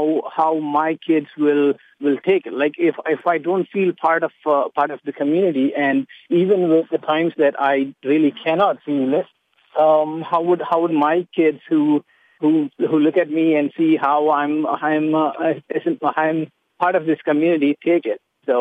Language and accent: English; India; English is a second language; now in United States; I'm still working towards my green card because I'm from India and there is a big wait line.